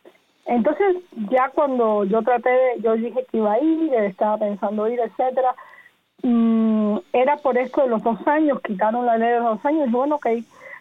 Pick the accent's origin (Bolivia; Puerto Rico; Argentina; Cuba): Cuba; yo siempre me había rehusado a usar la palabra exilio, a usar cualquier palabra que me hiciera ser vista como no cubana